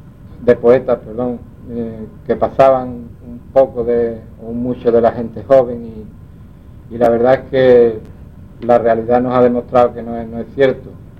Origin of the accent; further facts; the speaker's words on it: Arcos de la Frontera, Andalusia, Spain; a los poetas de mi pueblo, de Arcos de la Frontera